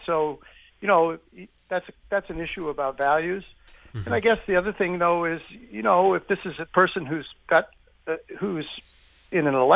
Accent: Massachusetts, United States; And I'm from Massachusetts, and we're going to try to do the same thing at our Democratic State Party meeting.

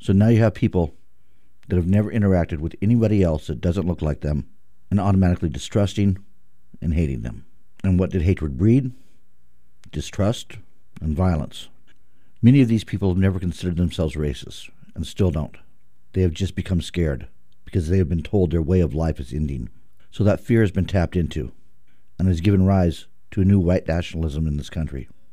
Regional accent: Portland, Oregon, United States; also born or lived in Idaho; I grew up primarily in Southeast Portland, in a time when this area was mostly white. Then I moved to a small town in Idaho where it was all white and pretty redneck.

